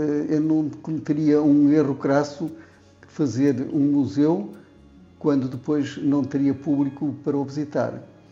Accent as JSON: {"language": "Portuguese", "region": "Norte", "country": "Portugal", "said": "indo inclusivamente até Trás-os-Montes, até à minha terra"}